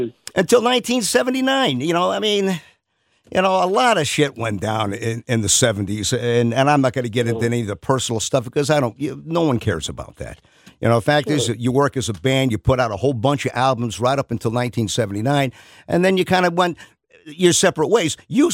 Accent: New York, United States; a New Yorker, and I could walk around Harlem, you know, Bedford Stuy, and I'd not have a problem.

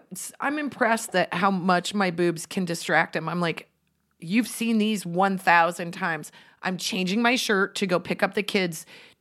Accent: Central City, Nebraska, United States; We grew up together in Central City, Nebraska.

